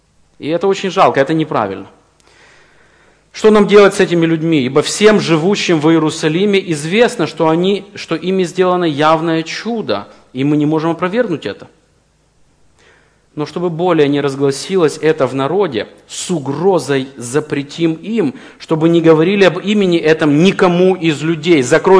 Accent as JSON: {"language": "Russian", "country": "Ukraine", "said": "я украинец."}